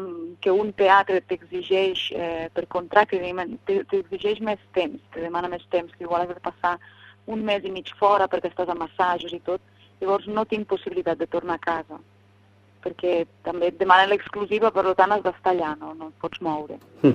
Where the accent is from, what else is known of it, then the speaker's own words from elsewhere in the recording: Darmós, Catalonia, Spain; van venir la gent de d'Armós, gent de la comarca, gent coneguda per mi